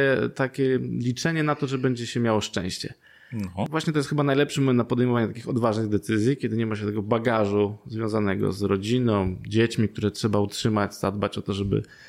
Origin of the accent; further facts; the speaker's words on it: Łódź, Łódź Voivodeship, Poland; Urodziłem się w Łodzi i tutaj mam już tyle związków z tym miastem